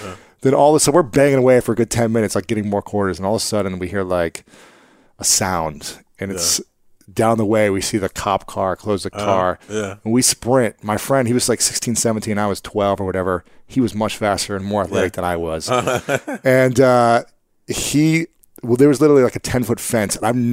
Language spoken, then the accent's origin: English; Delaware, Ohio, United States; I was in Delaware, Ohio, where I grew up in Ohio, small town